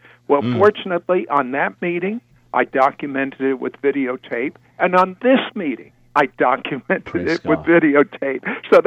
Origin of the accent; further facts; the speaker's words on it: United States; born there; Well, of course, my family is from Poland, and short of a miracle of God, I wouldn't have been alive today. I was born in the United States.